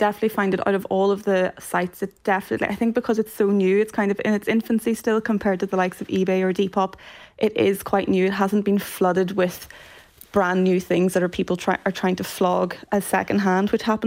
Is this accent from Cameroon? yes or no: no; Ulster, Ireland; And I grew up in Donegal